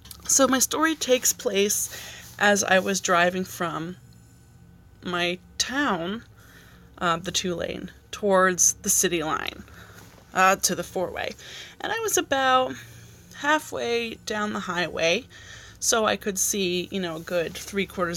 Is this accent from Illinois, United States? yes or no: no; Albany, New York, United States; I'm from Albany, New York.